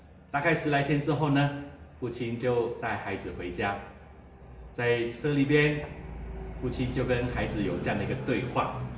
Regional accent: Malaysia; 我是来自马来西亚一个小镇，我很能够体会这个字里行间里面的意思。

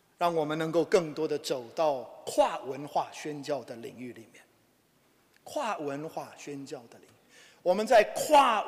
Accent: Taiwan; 因为我是在台湾出生长大的，比大家都高个头

